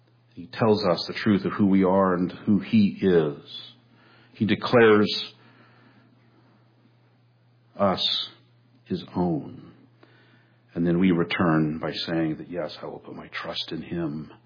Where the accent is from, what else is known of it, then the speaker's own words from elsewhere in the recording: California, United States; I had been in the ocean a lot growing up in the Bay Area